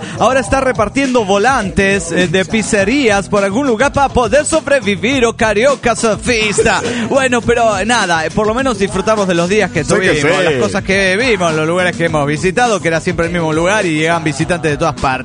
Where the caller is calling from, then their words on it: Caracas, Capital District, Venezuela; de Caracas, Venezuela.